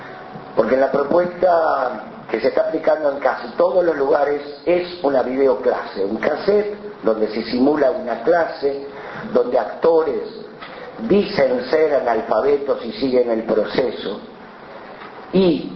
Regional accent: Uruguay; acá somos maestros uruguayos, tenemos un excelente cuerpo docente

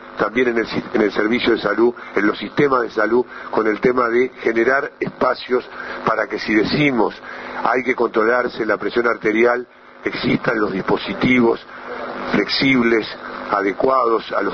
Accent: Uruguay; Como somos los uruguayos

